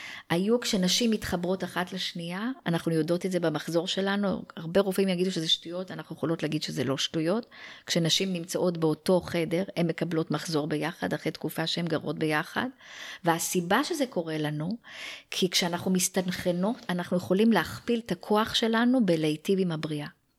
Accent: Jerusalem, Jerusalem District, Israel; כי בתור ירושלמית לשעבר

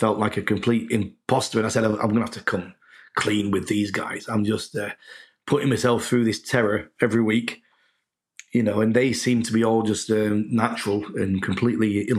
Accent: Manchester, North West England, United Kingdom; near my hometown in Manchester.

